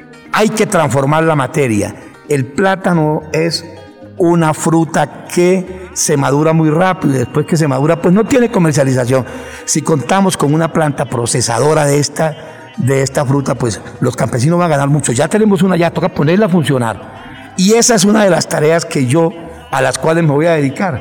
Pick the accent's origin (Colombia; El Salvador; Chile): Colombia; Llanos; mi familia, por tradición, nos hemos dedicado a la ganadería, somos llaneros de pata al suelo